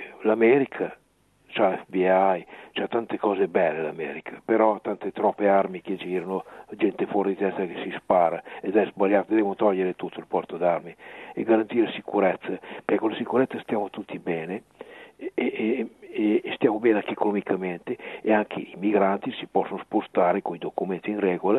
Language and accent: Italian; Lombardy, Italy; sono della Lombardia